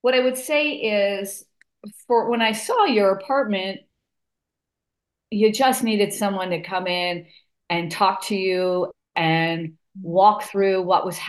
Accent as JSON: {"language": "English", "region": "New York", "country": "United States", "tie": "born or raised there", "said": "I grew up in New York in the North Shore of Long Island, a very affluent area."}